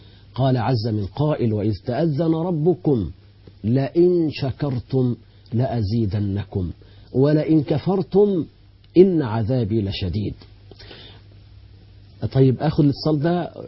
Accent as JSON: {"language": "Arabic", "country": "Egypt", "said": "اللي هو يسمى عندنا في مصر بالمأذون"}